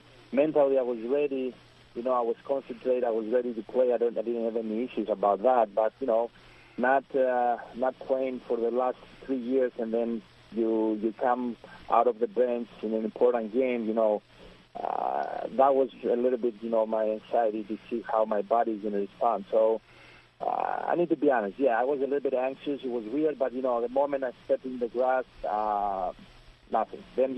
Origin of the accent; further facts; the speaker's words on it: Greece; moved away as an adult; also born or lived in Italy; at some point when I moved from Greece to Italy and I went to play for Catania, I had the same issue.